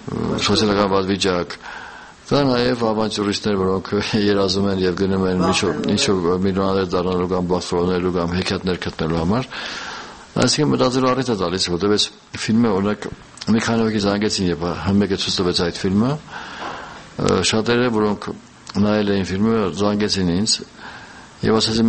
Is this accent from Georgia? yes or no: yes; Georgia; երկուս էլ Վրաստանից ենք, Վրացահայ